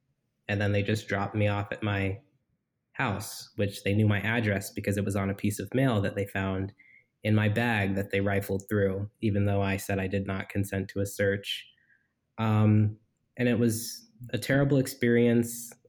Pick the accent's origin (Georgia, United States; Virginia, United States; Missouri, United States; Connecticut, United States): Georgia, United States; Augusta; also born or lived in Florida; Augusta, Georgia, but I moved around a lot. So I was only there for a bit.